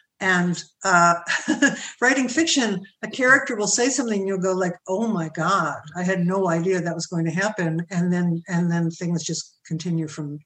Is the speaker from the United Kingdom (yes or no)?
no; Brooklyn, New York, United States; I grew up in Brooklyn. I mean, I didn't grow up in Coney Island, but I grew up in well, it was Flatbush then, and now it's been given a real estate name of Ditmas Park.